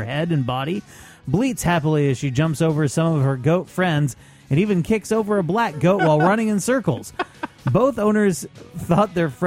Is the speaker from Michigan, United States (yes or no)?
no; Maine, United States; accent: Maine; I decided not to read it in my Maine accent.